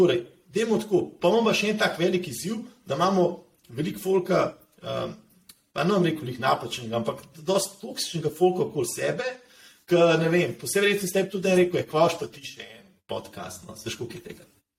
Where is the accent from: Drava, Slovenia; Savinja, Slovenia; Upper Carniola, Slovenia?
Upper Carniola, Slovenia; Škofja Loka; jaz sem se rodil v Škofji Loki.